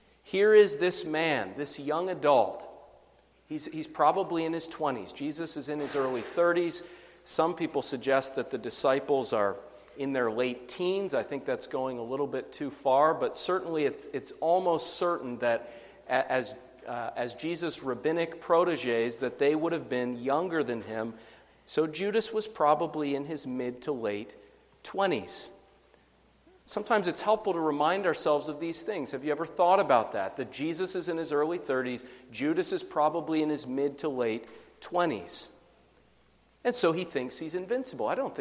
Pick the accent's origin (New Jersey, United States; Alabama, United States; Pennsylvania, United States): Pennsylvania, United States; When I was growing up in Pennsylvania, Joe Paterno, the football coach at Penn State, was almost like a god.